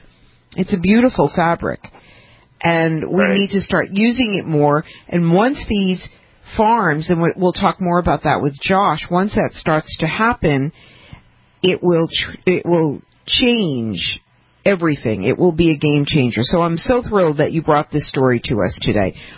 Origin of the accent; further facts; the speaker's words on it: Massachusetts, United States; Oh, in my home state, too, yes. Yes, but you know what? I have to say that anything that's happening in my state of Massachusetts when it comes to cannabis